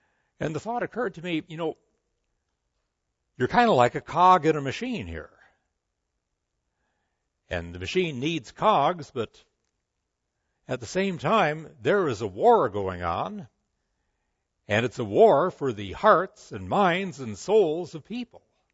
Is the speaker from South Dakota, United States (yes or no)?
yes; South Dakota, United States; born there; I was born in the South. And when they asked me where, I had to say South Dakota.